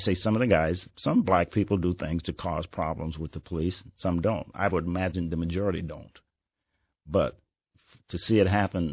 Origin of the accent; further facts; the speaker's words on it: Nebraska, United States; I said, well, I'm from Nebraska, and it doesn't require two, it's just one.